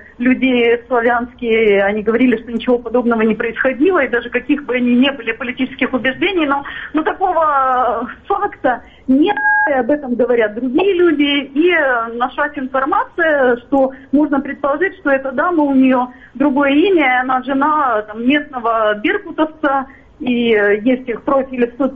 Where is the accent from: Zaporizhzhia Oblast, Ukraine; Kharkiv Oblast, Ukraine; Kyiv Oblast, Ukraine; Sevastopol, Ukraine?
Zaporizhzhia Oblast, Ukraine; Zaporizhzhia; когда звонят родственники из России моим друзьям в родном городе Запорожье